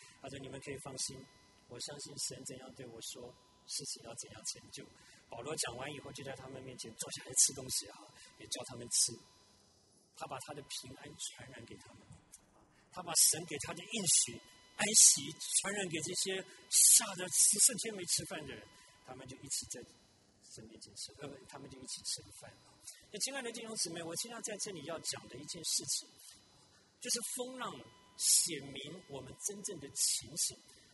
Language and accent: Chinese; Tainan, Taiwan; 我小的时候在我家附近的眷村那个水交社，从台南来的就知道，那边有一个卖画的店哈